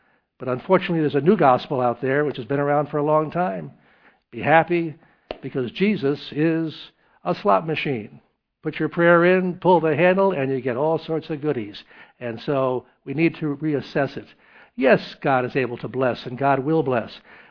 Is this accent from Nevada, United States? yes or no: no; Knoxville, Tennessee, United States; I was from Knoxville, Tennessee, and that ranks high among those who are Bible believers.